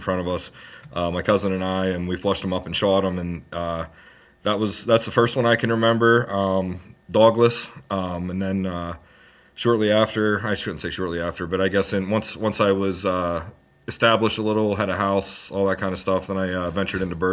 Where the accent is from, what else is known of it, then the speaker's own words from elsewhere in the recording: Butler, Pennsylvania, United States; I'm from Butler, Pennsylvania, so about an hour north of Pittsburgh.